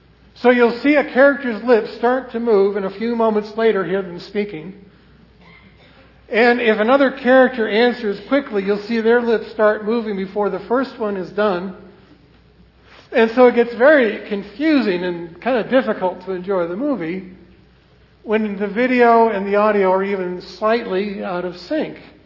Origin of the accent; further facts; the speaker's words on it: Virginia, United States; was younger and growing up in Northern Virginia, Old Rag, a mountain in the Shenandoah National Forest, was one of my favorite places to go hiking and camping.